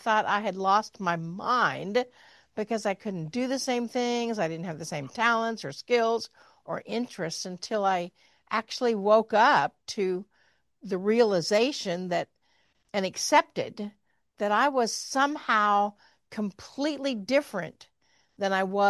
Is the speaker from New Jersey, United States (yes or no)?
no; Kansas, United States; now in Missouri, United States; I grew up in Kansas. I live in Missouri, which is the buckle of the Bible Belt.